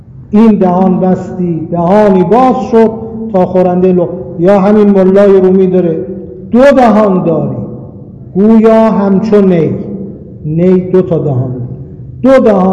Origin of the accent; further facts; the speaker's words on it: Khorasan, Iran; طلبه بودم، ادبیات خونده بودم در خراسان در شهر خودمون